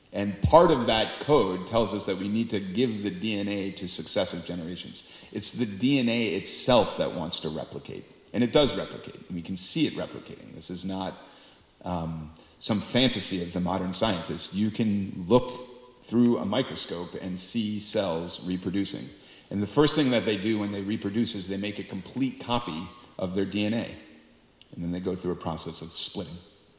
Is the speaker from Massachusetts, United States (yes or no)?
yes; Boston, Massachusetts, United States; I grew up in Boston, and I drove to New York many times.